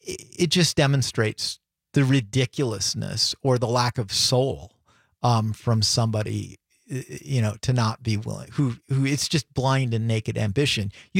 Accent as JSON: {"language": "English", "region": "Wisconsin", "country": "United States", "said": "I feel blessed that I'm from Wisconsin."}